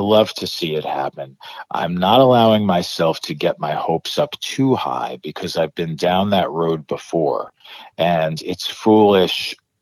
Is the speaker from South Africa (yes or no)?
no; Yonkers, New York, United States; also born or lived in Manhattan; Well, I was born in Manhattan, as I am proud to say, but I was adopted, and so I didn't grow up in Manhattan. I grew up directly north of Manhattan in the town of Yonkers, New York, in Westchester.